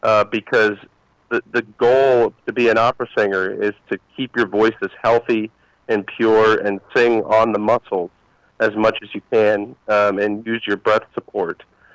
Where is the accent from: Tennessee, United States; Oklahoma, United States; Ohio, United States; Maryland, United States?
Ohio, United States; Marion; I would love to find ways to get involved with my hometown, because a lot of people don't realize that, you know, that aren't from Marion. Marion has a fantastic arts community.